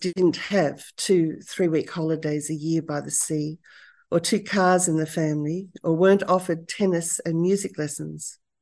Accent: Sydney, New South Wales, Australia; Growing up in Sydney as a late post-war boomer, I lived an idyllic life

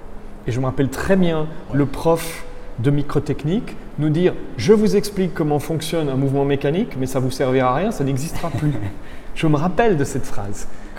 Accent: Switzerland; je suis à moitié suisse, j'ai grandi en Suisse

